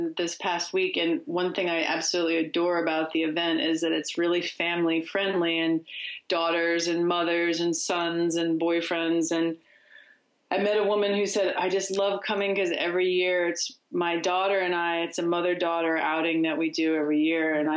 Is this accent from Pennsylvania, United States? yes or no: yes; Philadelphia, Pennsylvania, United States; And growing up in Philadelphia, it's a big iconic image of the city.